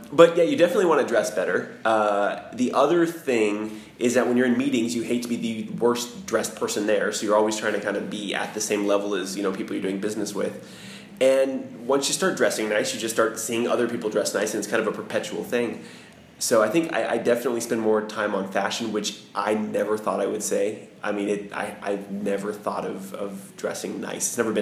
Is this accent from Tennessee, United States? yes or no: no; Phoenix, Arizona, United States; now in Paris, France; So I come from Phoenix, where it's completely acceptable to wear flip-flops and cargo jeans or cargo shorts to everything.